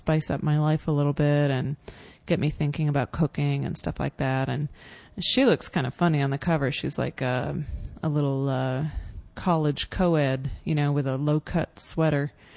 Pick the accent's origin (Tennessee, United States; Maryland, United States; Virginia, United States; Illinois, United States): Virginia, United States; Nordstrom existed in Tyson's Corner Mall, the mall near where I grew up in Virginia.